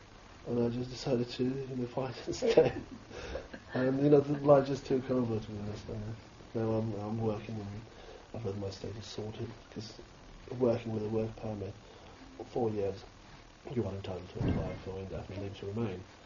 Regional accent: Kosovo; now in United Kingdom; being from Kosovo, I'm very, you know, proud of, you know, who I am. I am British, you know, I've got two completely, you know, very legitimate nationalities, because Britain accepts dual nationality as well as Kosovo. So I've got two nationalities

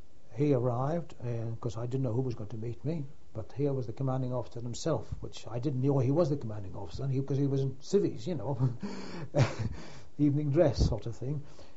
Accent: Keith, Scotland, United Kingdom; He came from Huntly, which was only 9 miles from my hometown in Keith.

